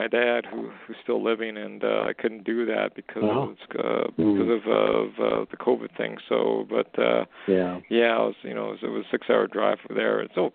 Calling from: Canada; calling from Canada.

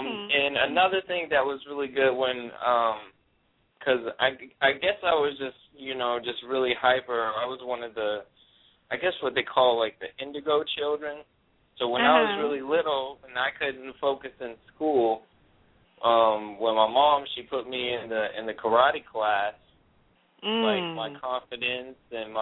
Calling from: Austin, Texas, United States; I'm calling from Austin, Texas.

